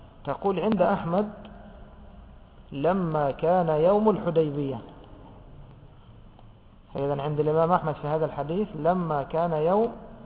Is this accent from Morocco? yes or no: no; Egypt; معروفة عندنا في مصر هذا، استحياهم احنا نسميه كلحهم